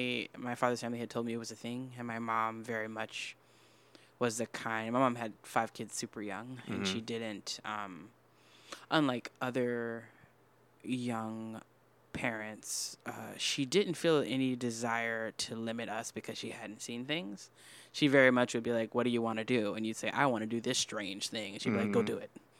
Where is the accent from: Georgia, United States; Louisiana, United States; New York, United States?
Louisiana, United States; Metairie; I grew up in a suburb of New Orleans called Metairie.